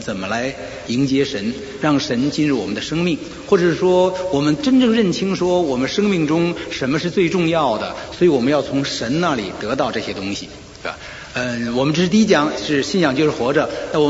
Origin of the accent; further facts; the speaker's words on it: Beijing, China; 北京毕竟我是北京人，